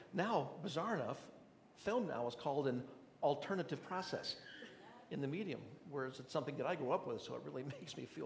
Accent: Alaska, United States; And of course, immediately, I grew up in Alaska. So we would go out and take pictures of each other skiing and rafting and doing all these things.

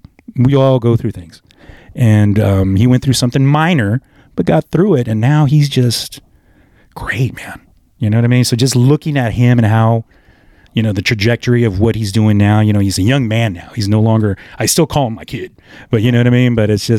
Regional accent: Woodland, California, United States; now in Sacramento, United States; and I'm a Sacramentan, but no, deep down, I mean, Woodland is my hometown.

